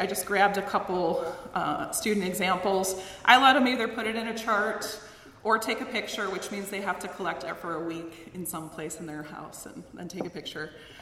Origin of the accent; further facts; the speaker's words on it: California, United States; I'm from California, so we're legislating a lot of plastic usage.